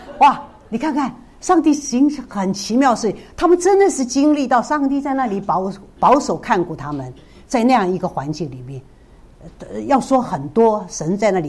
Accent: Taiwan; 我是在台湾很平顺的环境长大的，我也没有在这种这个军这个等于说是军人子弟

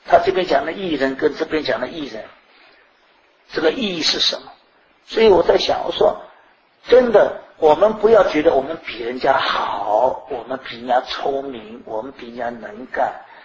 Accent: China; 就是应了我们中国人一句话，叫天下乌鸦一般黑

